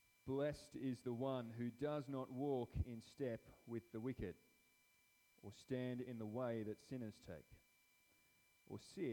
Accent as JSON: {"language": "English", "region": "Tasmania", "country": "Australia", "tie": "born or raised there", "lives_now": "Subiaco, Australia", "said": "I grew up in Tassie on the coast and in the farmland, so familiar with living in the bush. It's great. But then moved over here"}